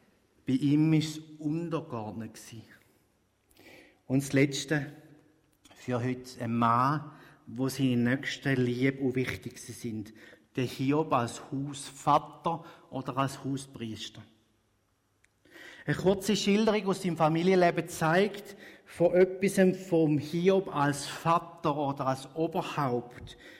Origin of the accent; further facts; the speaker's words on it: Schaffhausen, Switzerland; Ich komme aus der Region Schaffhausen.